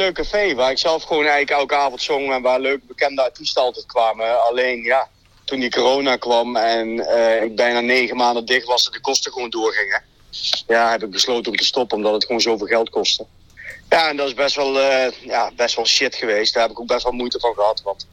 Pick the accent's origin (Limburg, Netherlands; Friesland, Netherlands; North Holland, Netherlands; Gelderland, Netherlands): Gelderland, Netherlands; Nijmegen; born there; now in Diegen, Netherlands; 45 jaar, woonachtig in Diegen, geboren in Nijmegen.